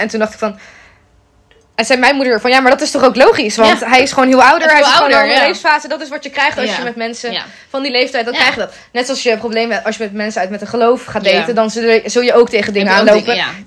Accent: Netherlands; Ik ben een Nederlandse meid.

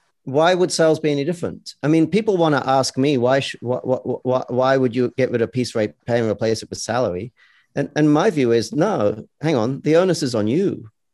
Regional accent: Australia; I come from Australia where we have a lot of socialist, employment law.

